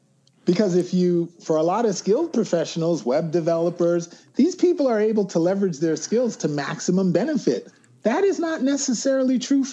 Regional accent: Jamaica; As a Jamaican, I'm like, this dude is appropriate.

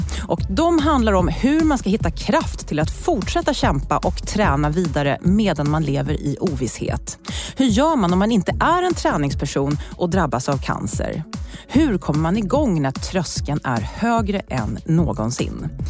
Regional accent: Uppsala, Uppsala County, Sweden; jag är ju född och uppvuxen i Uppsala.

